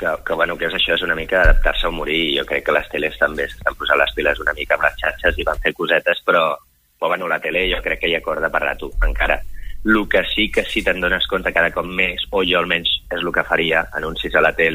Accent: Pals, Catalonia, Spain; now in Barcelona, Spain; Jo, com tu has dit, soc de Pals, però estic aquí treballant a Barcelona

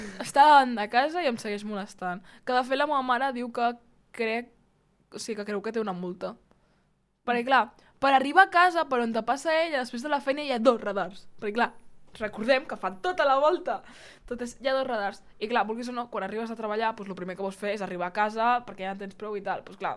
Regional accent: Mont-ras, Catalonia, Spain; ja prou de queixes de Mont-ras. Que m'estimo molt, és el meu poble i tal

